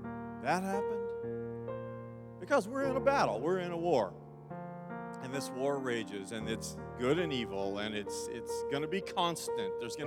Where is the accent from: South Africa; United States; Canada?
United States; Dallas, Texas; I was born and raised in Dallas